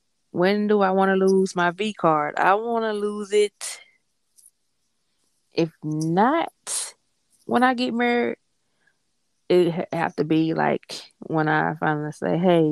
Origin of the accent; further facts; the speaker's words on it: Mississippi, United States; I'm not from New Orleans. I'm from Mississippi. I just happen sometimes that New Orleans, it comes through when I'm talking.